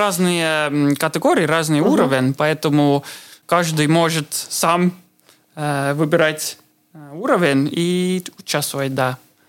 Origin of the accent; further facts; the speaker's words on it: Estonia; first language Estonian; Russian is a second language; что я эстонец, так-то я был как, ну, интересно со мной общаться. Но вначале было трудно, я совсем не говорил на русском.